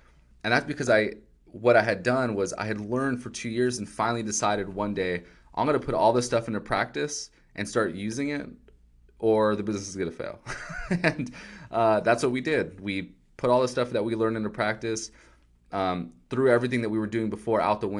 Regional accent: California, United States; So I'm from California originally, grew up in Southern California, pretty poor background.

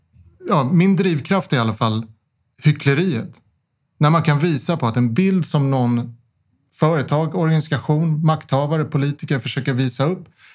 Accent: Stockholm, Stockholm County, Sweden; Alltså jag är ju uppväxt i Stockholm så att det är ju begränsat.

